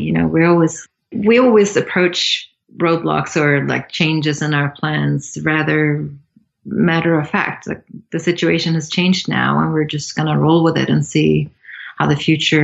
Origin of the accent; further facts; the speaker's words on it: Sweden; I'm from Sweden